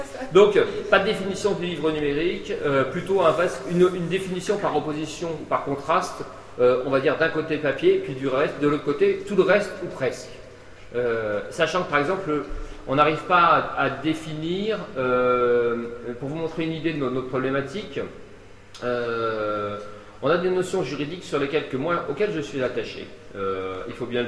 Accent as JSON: {"language": "French", "town": "Saint-Dié", "region": "Grand Est", "country": "France", "said": "des Vosges, puisque je suis d'origine de Saint-Dié"}